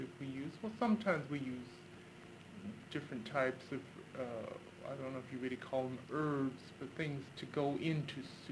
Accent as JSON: {"language": "English", "country": "United States", "tie": "born there", "said": "being American-born, I think a little of each."}